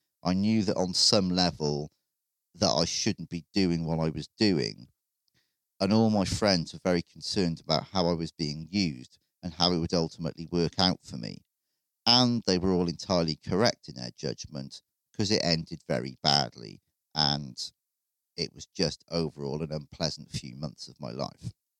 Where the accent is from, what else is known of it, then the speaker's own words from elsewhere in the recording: Wales, United Kingdom; or Crowley if you're posh in English, and I'm Welsh and I'm not posh, so I'll continue to call him Crowley